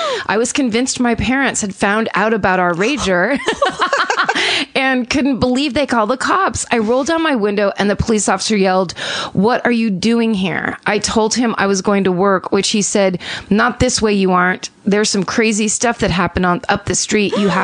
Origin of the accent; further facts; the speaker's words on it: Lititz, Pennsylvania, United States; So here's my hometown murder. I grew up in Lititz, Pennsylvania, no where way. Nothing but chocolate and pretzels happen.